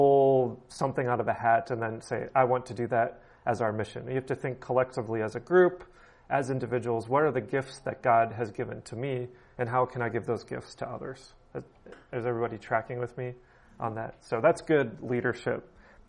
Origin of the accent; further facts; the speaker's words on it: United States; I heard similar growing up in the United States.